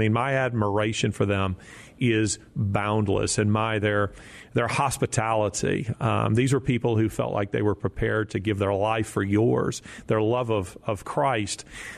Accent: the South, United States; Yeah, I'm from the South. So down there, I don't find quite as much to write about.

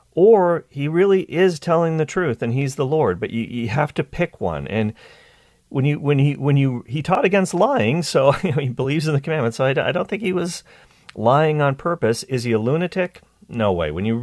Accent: Nova Scotia, Canada; I grew up in Nova Scotia, east coast of Canada, not too far from New England.

